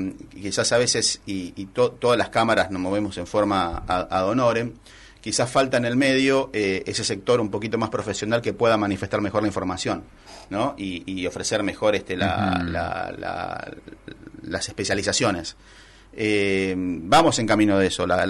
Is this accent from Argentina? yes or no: yes; Argentina; somos el comerciante argentino, es un eterno optimista